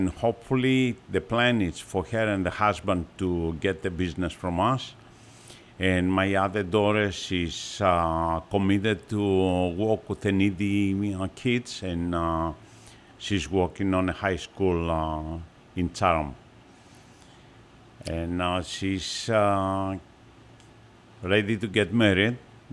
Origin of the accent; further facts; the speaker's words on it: Athens, Attica, Greece; moved away; So when I first came from Greece here, and I'm original from Athens, Greece, I came here and I was working